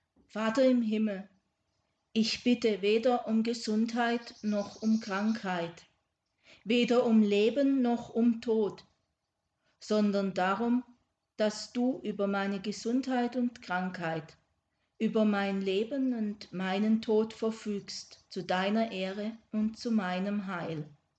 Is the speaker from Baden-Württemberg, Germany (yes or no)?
yes; Baden-Württemberg, Germany; Den Württemberger Schwabenvätern meiner Heimat war das immer sehr wichtig